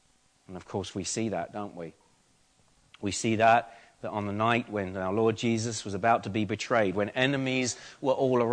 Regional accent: London, United Kingdom; I was brought up in London

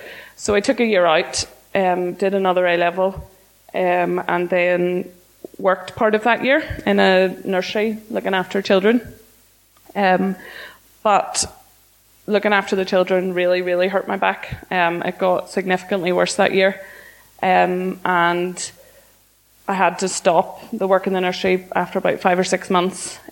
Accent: Ballymoney, Northern Ireland, United Kingdom; we grew up in Ballymoney, and I went to Dalriada

